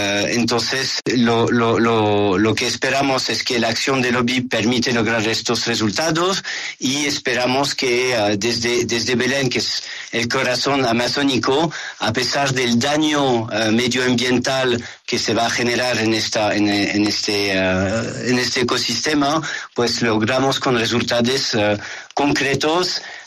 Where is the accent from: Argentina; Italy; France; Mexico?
France; accent: French; Spanish is a second language; Como el acento delata, soy francés.